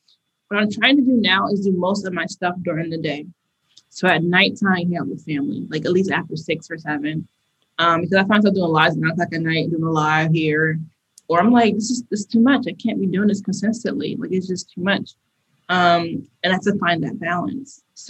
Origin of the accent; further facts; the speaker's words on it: Connecticut, United States; Than I'm from Connecticut originally. So it's a different vibe from Connecticut.